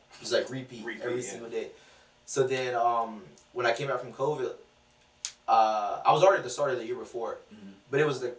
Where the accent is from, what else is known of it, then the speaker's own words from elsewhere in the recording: Baxley, Georgia, United States; Okay, so I'm from Baxley, Georgia, small town. I wrestled at Appling County High School